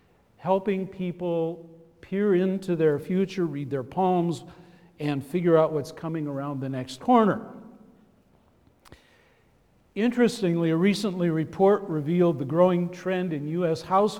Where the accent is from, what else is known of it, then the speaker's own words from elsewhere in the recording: Everett, Washington, United States; In my hometown, these still exist along the main highway through Everett, Washington